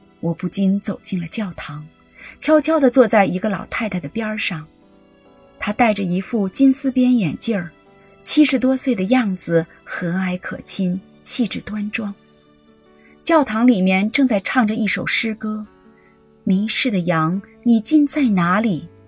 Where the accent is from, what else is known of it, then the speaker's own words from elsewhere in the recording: Shanghai, China; 1955年3月7日，我出生在上海徐汇区泰安路的一个小业主家里